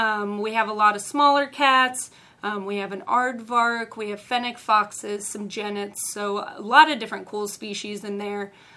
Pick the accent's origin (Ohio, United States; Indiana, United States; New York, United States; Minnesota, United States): Ohio, United States; Yeah, so I'm from Ohio, and I just grew up having pets